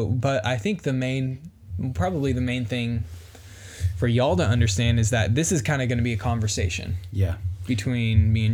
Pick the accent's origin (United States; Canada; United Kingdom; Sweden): United States; Omaha, Nebraska; born there; also born or lived in Niles, Michigan; now in Kansas City, United States; I was born in Omaha, Nebraska, and moved to Niles, Michigan, lived there for about 10 years, and then came here in 2009.